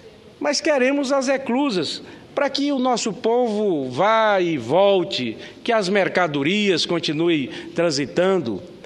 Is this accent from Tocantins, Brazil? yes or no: yes; Tocantins, Brazil; nascido ali às margens daquele belo rio. Portanto, me preocupa muito, senhor presidente, a construção de hidrelétricas no nosso Tocantins